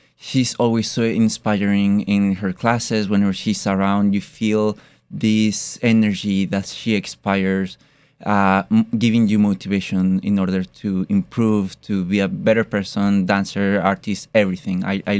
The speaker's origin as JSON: {"language": "English", "town": "Guadalajara", "region": "Jalisco", "country": "Mexico", "second_language": "English", "said": "Well, I'm from Mexico. I'm from Guadalajara, Jalisco."}